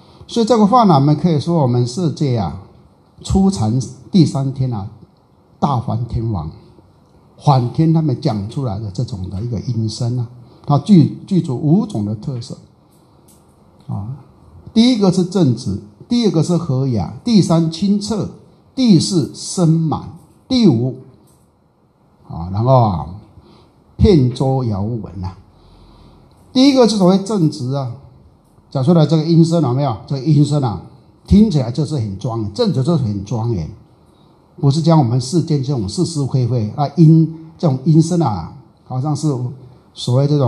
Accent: Taiwan; 以前我们呢在台湾呢、啊，我们的亲戚啊

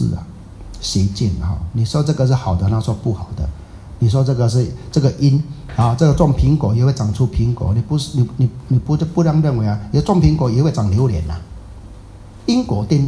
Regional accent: Taiwan; 我们台湾人有一句啊，俚语很好啦

